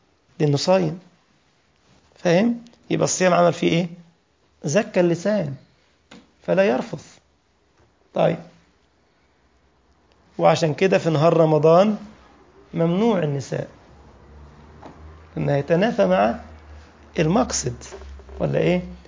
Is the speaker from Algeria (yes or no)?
no; Egypt; واحنا بنقول برضه طريحة عندنا في مصر